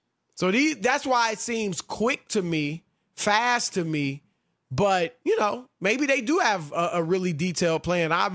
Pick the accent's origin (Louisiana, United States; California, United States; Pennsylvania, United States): Louisiana, United States; I'm from Louisiana.